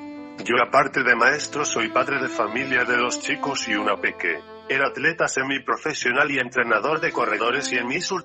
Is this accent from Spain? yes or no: yes; Castile and León, Spain; estando de vacaciones en mi pueblo de Salamanca